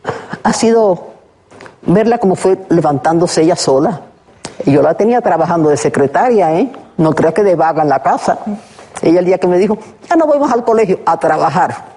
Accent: Cuba; moved away; Yo salí de Cuba, bueno, ya estás.

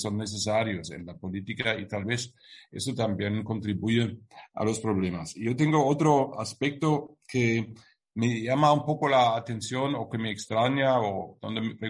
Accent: Germany; Spanish is a second language; moved away as an adult; now in Spain; como alemán, que ahora vivo casi 6 años en España

